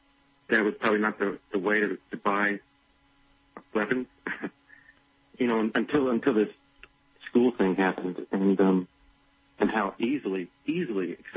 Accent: Alabama, United States; You know, I used to, you know, I grew up in Alabama, Stan.

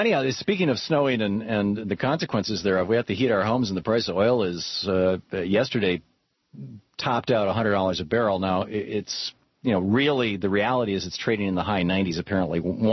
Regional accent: Michigan, United States; Where I grew up in Michigan, there used to be oil wells.

